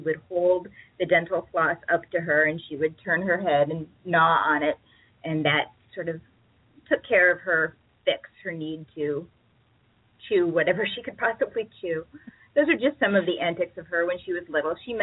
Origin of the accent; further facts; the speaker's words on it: Ohio, United States; It was very much an idyllic childhood, a quintessential middle American childhood. I grew up in Ohio.